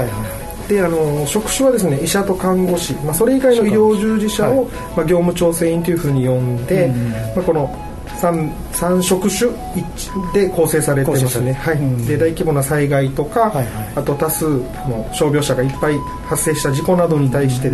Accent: Nanjo, Okinawa, Japan; 佐敷の出身です。

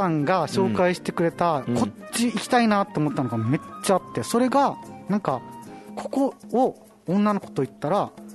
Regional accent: Itoman, Okinawa, Japan; now in Tomigusuku, Japan; 糸満で富城住みですね。

